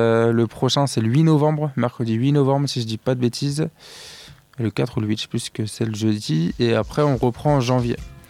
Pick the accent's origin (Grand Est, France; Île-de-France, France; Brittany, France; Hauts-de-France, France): Île-de-France, France; Paris; born there; Après moi je suis né à Paris.